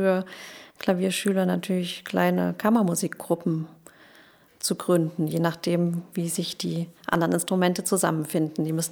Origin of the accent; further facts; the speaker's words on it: Weimar, Thuringia, Germany; Ich komme aus Weimar und war dort an der Musikhochschule bzw. an dem Musikgymnasium Belvedere.